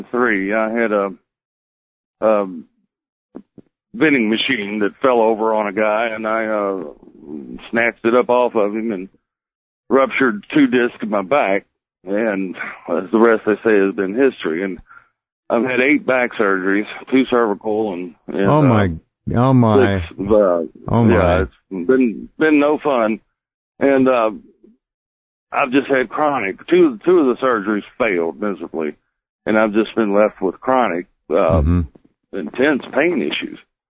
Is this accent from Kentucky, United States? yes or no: yes; Kentucky, United States; Well, I'm from Kentucky.